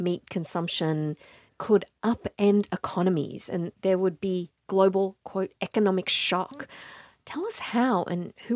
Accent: India; I'm from India where the cow is sacred to Hindus

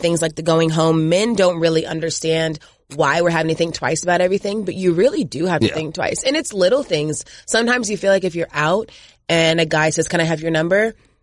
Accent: Georgia, United States; I'm not from the city of Atlanta. 20 minutes out. Don't play me.

